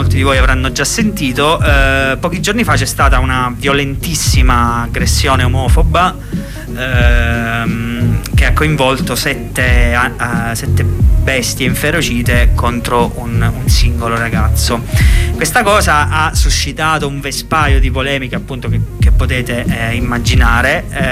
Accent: Abruzzo, Italy; come si potrà sentire spesso dal mio sgraziato accento, io sono abruzzese. Abruzzese original Abruzzo

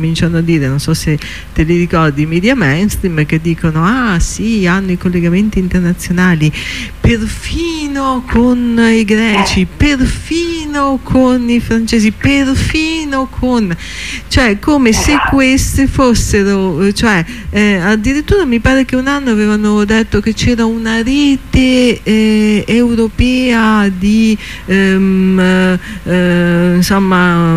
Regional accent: Rome, Lazio, Italy; sì, sono di qua.

